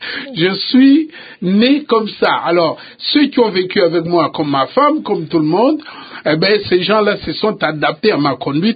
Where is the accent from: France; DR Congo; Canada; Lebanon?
DR Congo; Kikwit, Kwilu; J'ai grandi à Kikwit, je me suis amusé à Lukemi, à Luina, et même dans la rivière Kwilu.